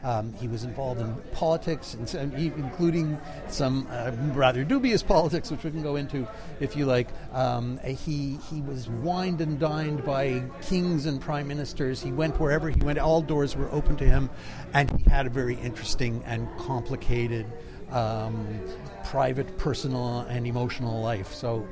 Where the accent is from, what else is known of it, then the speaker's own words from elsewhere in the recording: Montreal, Quebec, Canada; growing up in Montreal